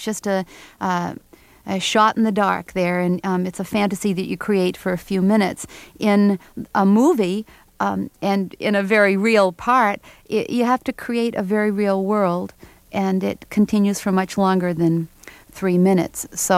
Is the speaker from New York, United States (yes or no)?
no; Portland, Maine, United States; You know, growing up in Portland, Maine, and Armenian in a very WASPy community never made me feel completely at ease.